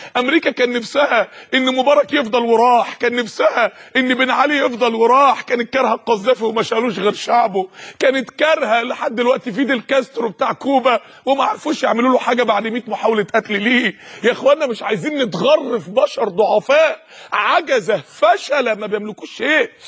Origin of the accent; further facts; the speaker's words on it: Egypt; احنا عندنا في مصر كل 6 دقايق حالة طلاق.